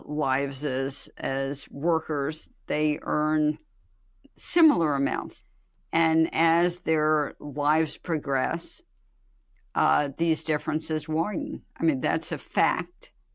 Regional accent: New York City, New York, United States; The Bronx, New York City.

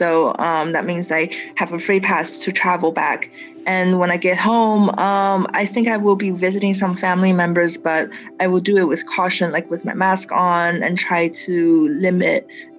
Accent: Nanjing, Jiangsu, China; my hometown is in Nanjing. It's in Jiangsu province. It's in the eastern part of China.

